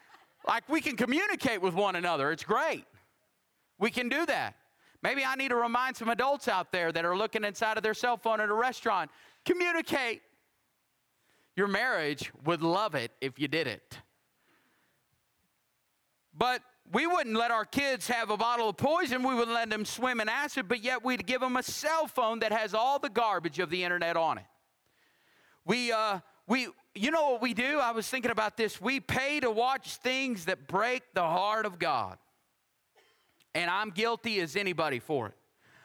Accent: Texas, United States; She said, you're from Texas. I said, I am from Texas. She said, I could tell by the way you talked.

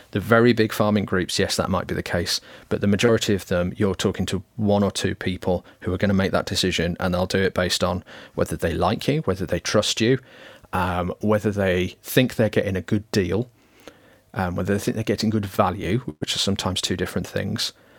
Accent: Wolverhampton, West Midlands, United Kingdom; my dad was an engineer and I was brought up in Wolverhampton.

